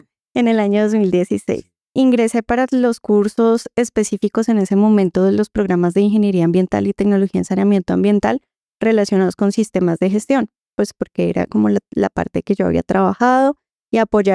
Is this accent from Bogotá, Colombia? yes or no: yes; Bogotá, Colombia; yo soy bogotana, okay. De familia de Santander.